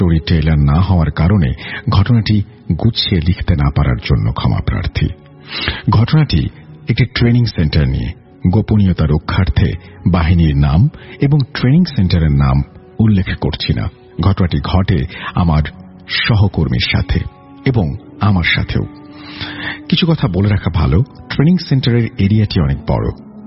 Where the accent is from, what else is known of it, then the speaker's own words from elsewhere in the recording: Mahmudpur, Rajshahi Division, Bangladesh; আমার বাড়ি নাটোর জেলার গুরুদাস উপজেলার মাহমুদপুর গ্রামে।